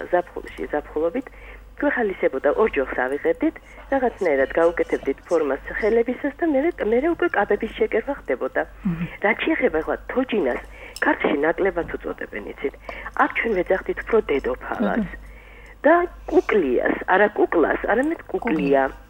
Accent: Kartli, Georgia; მე ქართლელი ვარ

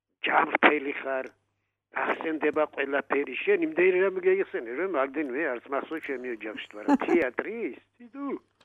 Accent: Guria, Georgia; მეც გურული ვარ და, მაგრამ იმის არა გურული ვარ, რომ გურია ჩამოდიოდი წელიწადში ერთხელ.

